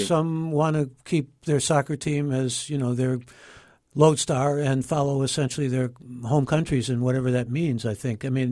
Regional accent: Cleveland, Ohio, United States; As we said when I grew up in Cleveland

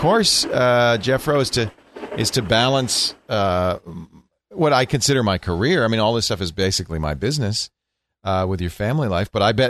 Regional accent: Providence, Rhode Island, United States; Ah, I love Massachusetts. I grew up in Providence, very nearby.

